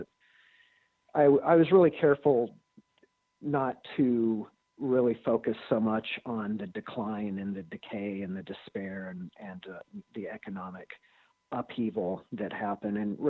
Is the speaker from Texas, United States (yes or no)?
no; Missouri, United States; also born or lived in Southern California, United States; I grew up in the Midwest, actually lived in Southern California through third grade, and then both of my parents, who were Midwesterners, returned. And so I ended up settling down in Southern Missouri in the Ozarks